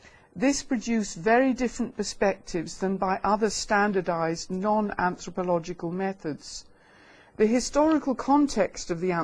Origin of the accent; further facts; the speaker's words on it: Malta; born there; I'm delighted to be invited back to Malta, because I was born here